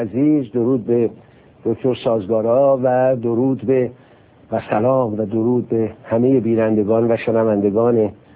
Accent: Iran; خب این از نظر احساس من به عنوان یک ایرانی که به قضیه میگن،

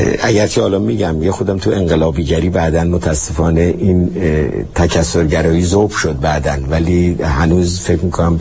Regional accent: Tehran, Tehran Province, Iran; من بالای چهارراه دروازه دولاب، خیابون شهباز که هفته شهریور امروز اسمش هست، توی خیابون ساسان به دنیا آمدم.

